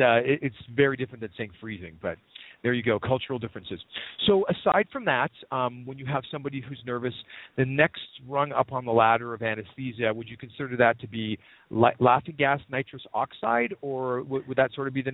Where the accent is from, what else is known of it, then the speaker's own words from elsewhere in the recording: Canada; now in California, United States; In Canada, we would say, I'm going to get you frozen, or are you frozen? And when I first came to California and I said that to my first patient, they looked at me and said, no, I'm not cold at all.